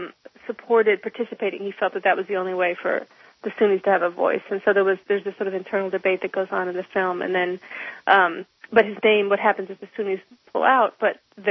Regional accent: United States; I said, I'm an American. I am here to document the situation of the war.

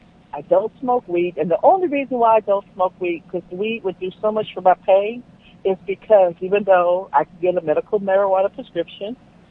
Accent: Los Angeles, California, United States; I grew up in South Central, assuming that I'm in a gay or was in a gay, or just being black, and that yes, I'm a single mom

